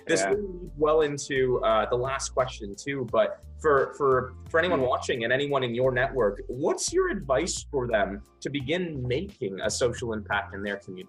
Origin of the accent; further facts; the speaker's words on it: United States; I'm an American citizen too, so I see a lot of the happening